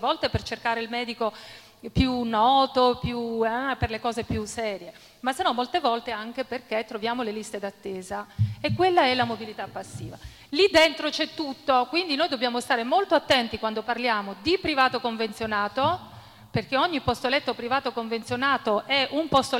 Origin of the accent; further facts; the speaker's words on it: Fano, Marche, Italy; Io vengo da Fano, quindi dall'area Vasta 1